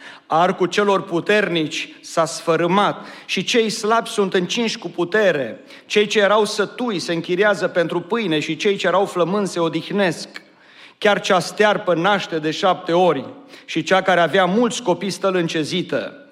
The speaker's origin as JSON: {"language": "Romanian", "town": "Șoimoș", "region": "Arad County", "country": "Romania", "tie": "born or raised there", "said": "eu vin din Șoimoș, originar, și purtăm același nume."}